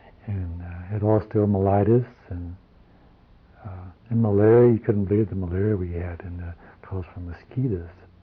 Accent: Duncan, Oklahoma, United States; born there; I was born in Duncan, Oklahoma, which is Stevens County, Oklahoma, and we lived there for approximately a couple of years before we moved from there.

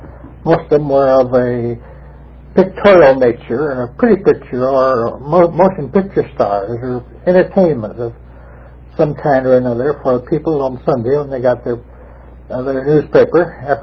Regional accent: Kansas City, Missouri, United States; And I was born on 6 March, 1909, in the state of Kansas. And I grew up in Kansas City, Missouri

